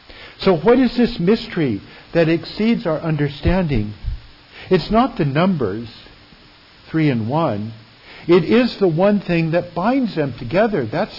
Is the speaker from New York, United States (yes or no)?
no; Sumner, Washington, United States; what did it mean to me as a small boy growing up in Sumner, Washington?